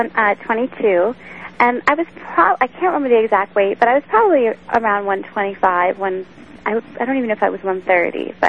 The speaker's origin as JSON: {"language": "English", "region": "East Coast", "country": "United States", "tie": "born or raised there", "lives_now": "Arizona, United States", "said": "I'm 32, and I grew up on the East Coast, now living in Arizona."}